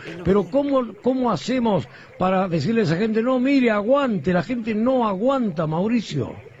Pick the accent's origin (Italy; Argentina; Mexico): Argentina; pero presidente, este pero nosotros somos argentinos, argentinos, estás gobernando para Argentina